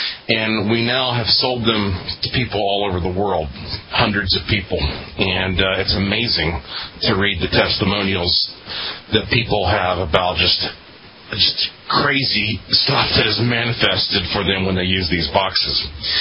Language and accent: English; Asheville, North Carolina, United States; I was born in Asheville, lived in Asheville my whole life, and this past winter has been the first winter that I spent in a warm place.